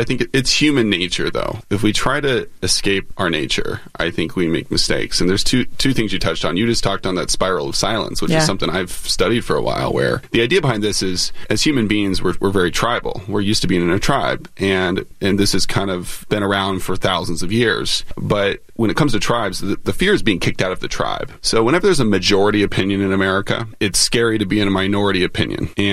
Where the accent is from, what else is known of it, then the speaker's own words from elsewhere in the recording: Alaska, United States; I went to American University. I grew up in Alaska. Those are two very different worlds politically, right?